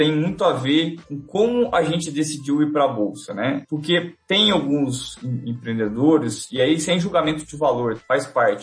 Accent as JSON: {"language": "Portuguese", "region": "Minas Gerais", "country": "Brazil", "said": "como bons mineiros, a gente é cauteloso, né?"}